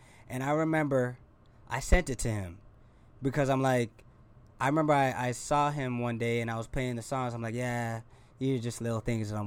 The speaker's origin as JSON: {"language": "English", "town": "Brampton", "region": "Ontario", "country": "Canada", "said": "I'm trying to let people know that I'm from Brampton"}